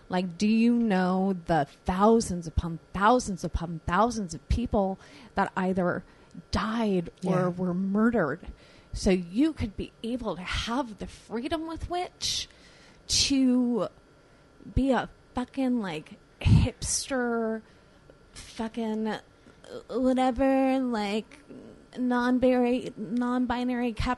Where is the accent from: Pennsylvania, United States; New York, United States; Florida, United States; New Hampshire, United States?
New York, United States; I grew up out on Long Island.